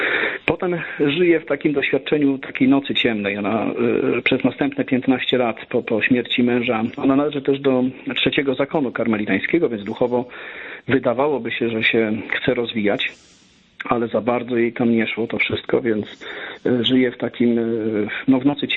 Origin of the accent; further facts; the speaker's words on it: Gostyń, Greater Poland Voivodeship, Poland; no i ja z Gostynia, więc razem tutaj od roku i paru miesięcy jesteśmy.